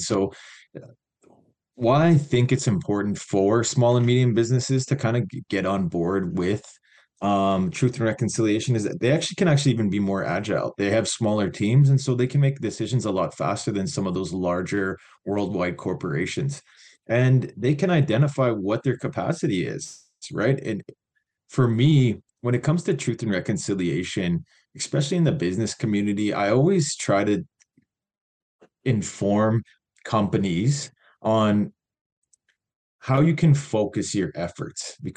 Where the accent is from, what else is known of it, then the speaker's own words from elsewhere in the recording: Waterhen Lake First Nation, Saskatchewan, Canada; now in Regina, Canada; I am from Waterhen Lake First Nation, which is just north of Meadow Lake, Saskatchewan. Some people might know where that is, small town up in northern Saskatchewan. And but I've lived in Regina now for, 18 years.